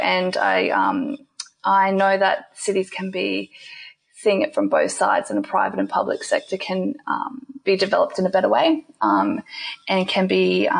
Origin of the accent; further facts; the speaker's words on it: Brisbane, Queensland, Australia; and I am born and bred in Brisbane.